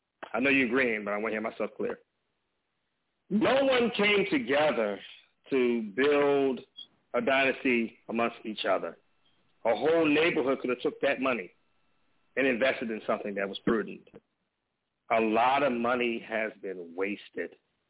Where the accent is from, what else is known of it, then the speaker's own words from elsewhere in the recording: California, United States; I'm from California. So I'm built that way to look for carjackers, okay?